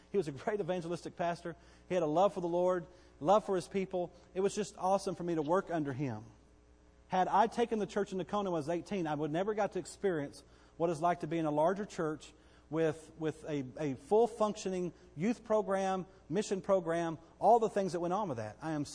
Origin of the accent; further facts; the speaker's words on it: Bowie, United States; I ended up working for Calvary Baptist Church in Bowie, all right, which is still in my hometown, but a different church.